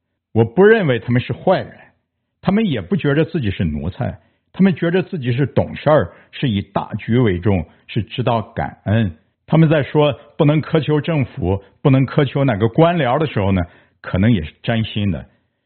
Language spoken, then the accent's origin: Chinese; China; 对于我们中国人来讲，交出自由有个更早的起点，比德国人早得多。